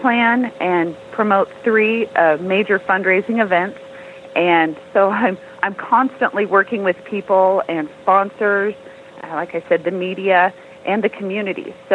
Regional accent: Wyoming, United States; To say that I was from Wyoming at that time was, it was an incredible feeling.

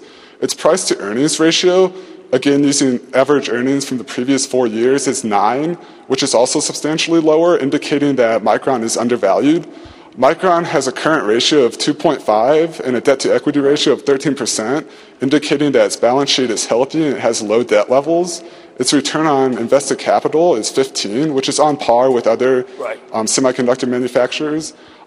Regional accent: Cedar Rapids, Iowa, United States; from Cedar Rapids, Iowa.

